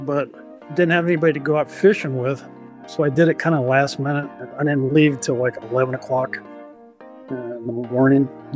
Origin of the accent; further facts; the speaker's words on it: St. Petersburg, Florida, United States; Well, I grew up in Florida, in St. Petersburg, Florida. And, my dad was a big boater.